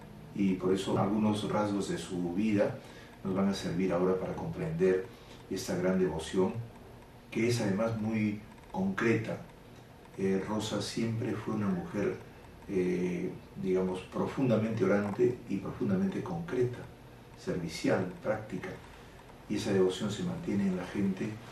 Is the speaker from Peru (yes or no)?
yes; Lima, Peru; y con todos nosotros como limeños